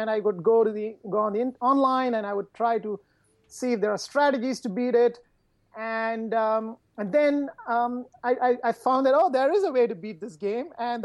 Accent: India; I did all my growing up in India.

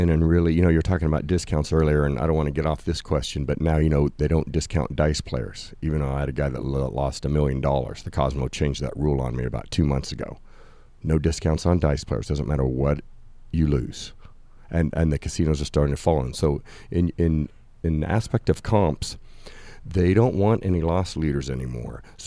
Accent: Kansas, United States; I'm from Kansas.

